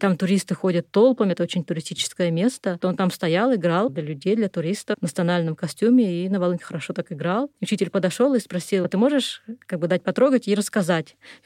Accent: Siberia, Russia; Я говорю, вот из России, там, из Сибири.

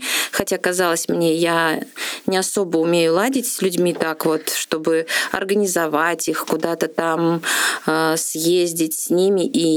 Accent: Ulyanovsk, Ulyanovsk Oblast, Russia; Потому что мне этот город близок, это мой родной город, я здесь родилась, я здесь выучилась, вышла замуж, родила старшего ребенка и потом только переехала в Мурманскую область.

